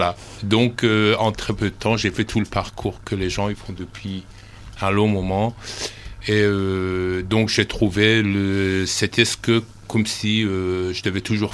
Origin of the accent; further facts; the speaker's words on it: Iran; de mon pays d'origine, l'Iran